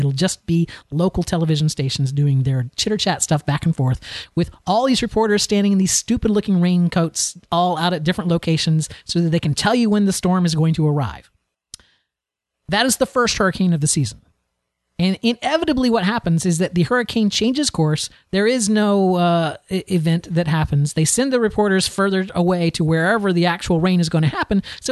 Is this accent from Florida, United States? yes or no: yes; Florida, United States; Now, I'm from Florida. I was born and raised in Florida, so I am no stranger to hurricanes at all, right?